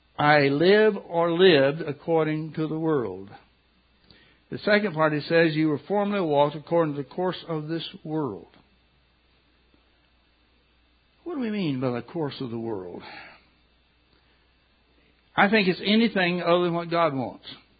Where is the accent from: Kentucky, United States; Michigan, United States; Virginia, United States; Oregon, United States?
Kentucky, United States; I grew up in Kentucky, and there's a place or two where we knew, don't you go beyond the trespassing sign or you'd be in trouble.